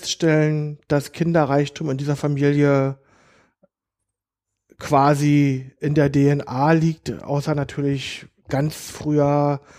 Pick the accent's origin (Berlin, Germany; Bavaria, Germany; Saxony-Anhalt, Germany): Berlin, Germany; Also ich bin echter Berliner.